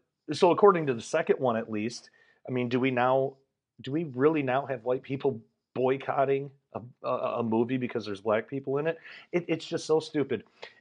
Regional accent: Michigan, United States; I've only been here in America and then like a couple of times in Canada, but I grew up in Michigan, so that doesn't really count.

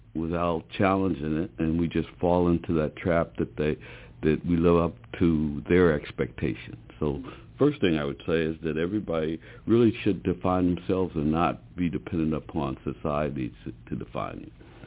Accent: Providence, Rhode Island, United States; born there; Well, I was born in Providence.

